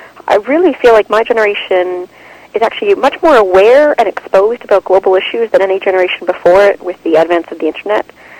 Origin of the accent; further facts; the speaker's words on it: Toronto, Ontario, Canada; also born or lived in Vancouver; Yes, Toronto. I was born actually in Vancouver, but I was being raised out here in Toronto for a number of years.